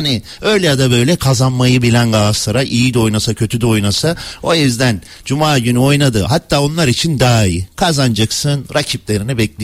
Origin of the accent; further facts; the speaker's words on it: Giresun, Turkey; Ben bu arada Giresunluyum.